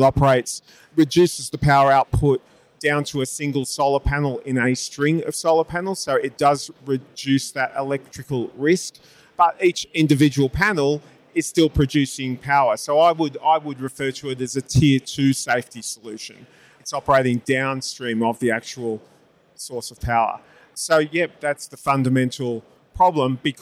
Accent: Australia; statistics out of Australia, which is my home country

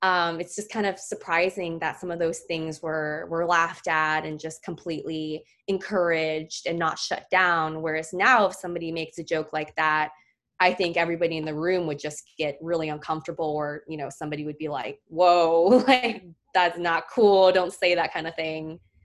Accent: United States; first language English; my English is good because I've lived here my whole life and I'm American and English is my first language

